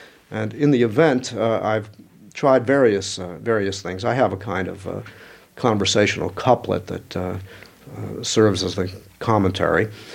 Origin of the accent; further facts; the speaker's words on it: Philadelphia, Pennsylvania, United States; But as a Philadelphian, Penn represents the public life